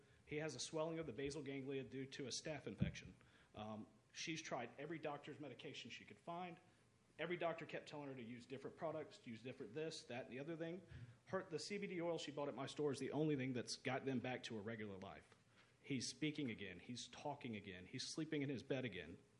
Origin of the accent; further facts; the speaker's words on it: Atlanta, Georgia, United States; now in Foley, United States; I've been in this industry for almost 3 years now. I'm from Atlanta, where this is readily available.